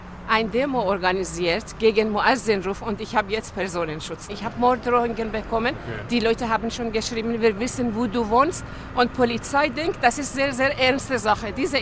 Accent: Iran; German is a second language; Also ich komme aus dem Iran und wir haben sehr schlechte Erinnerungen.

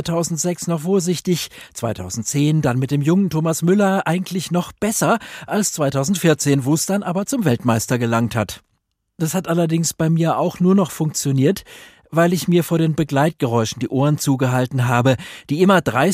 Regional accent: Munich, Bavaria, Germany; Als geborener Münchner hatte ich mit etwa 7 Jahren beschlossen

